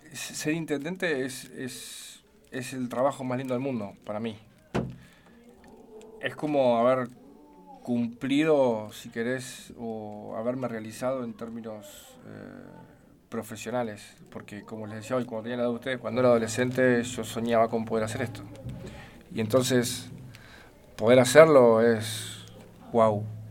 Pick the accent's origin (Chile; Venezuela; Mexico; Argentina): Argentina; Morón, Buenos Aires Province; soy la tercera generación de mi familia, nacido y criado en Morón, yo me cruzo todo el día con gente que tiene que ver con mi familia